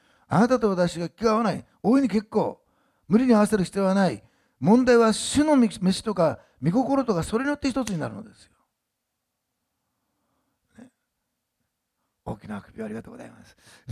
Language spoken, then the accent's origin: Japanese; Osaka, Japan; で、私は大阪の人だったんですね。でそれが東京に行ってですね